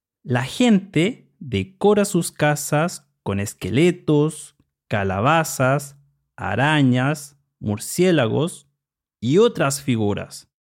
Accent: Chile; soy un vampiro de Chile y soy el presentador

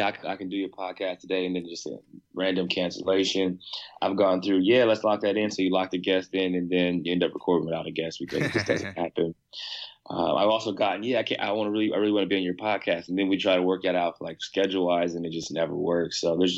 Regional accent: Ohio, United States; So, I mean, obviously I'm from Ohio, so Bron would be a good one.

